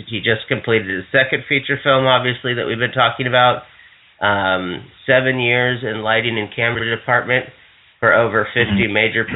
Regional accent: Hawaii, United States; I'm from Hawaii, so it's always nice to see Dwayne Johnson continuing to have success.

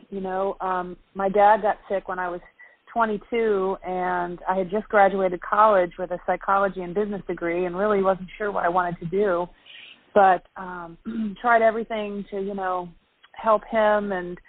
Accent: Maryland, United States; also born or lived in Ohio; Well, I was born in Ohio, but I mainly was raised in Maryland.

